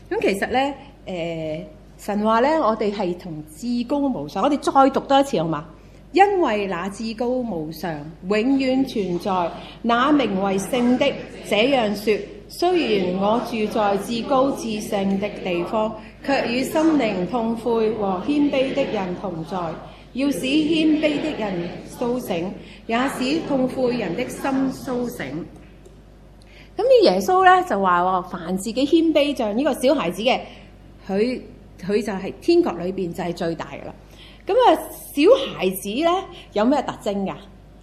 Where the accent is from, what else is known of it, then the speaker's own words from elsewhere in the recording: China; 你用筷子，我哋中國人用筷子食啦